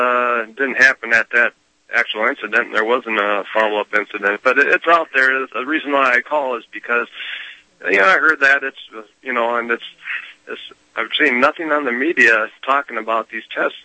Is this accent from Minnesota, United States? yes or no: yes; Minnesota, United States; I'm from Minnesota, the land of the headquarters and the start of Target Corporation, the original Target store I used to go to as a kid.